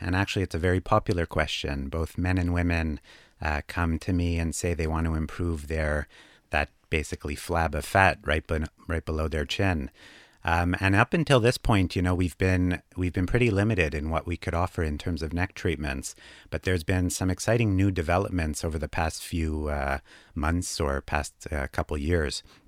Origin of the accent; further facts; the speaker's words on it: Montreal, Quebec, Canada; I graduated from McGill University in 2014. So recent graduate. I'm from Montreal. So did my training here.